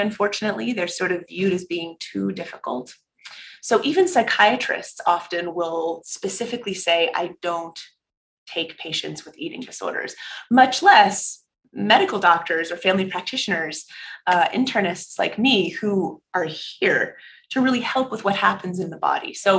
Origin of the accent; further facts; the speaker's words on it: California, United States; So I grew up in Northern California, the oldest of three girls.